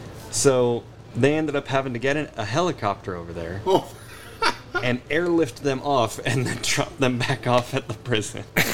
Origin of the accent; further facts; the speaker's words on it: Grants, New Mexico, United States; So I grew up in New Mexico. I've been here all 24 years. But I grew up originally in Grants, New Mexico. Small town.